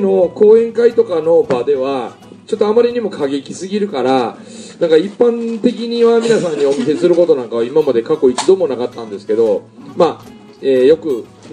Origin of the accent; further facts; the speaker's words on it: Miyagawa, Mie, Japan; 三重県のね、私のふるさと宮川村で大杉谷でやった時も、